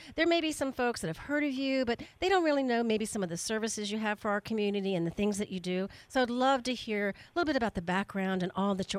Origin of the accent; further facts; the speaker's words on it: New Orleans, Louisiana, United States; I'm from New Orleans, and I can make the best crab cake around, right?